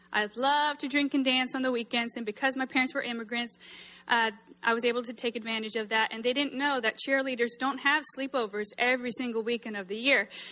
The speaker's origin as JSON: {"language": "English", "town": "Los Angeles", "region": "California", "country": "United States", "tie": "born or raised there", "said": "So I grew up in Los Angeles and struggled. My parents struggled."}